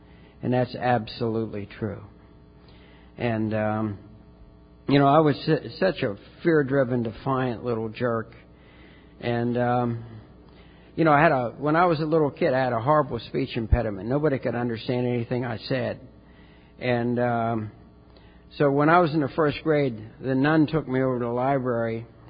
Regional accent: Martins Ferry, Ohio, United States; born there; now in Ocala, United States; I was born in Martins Ferry, Ohio, a small town on the Ohio River just south of Pittsburgh.

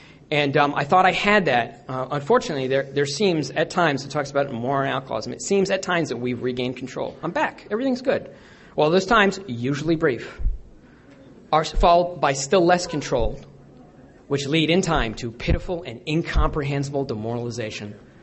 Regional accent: New York, United States; also born or lived in Keene; I grew up in New York. I'm from Keene, but I grew up in New York.

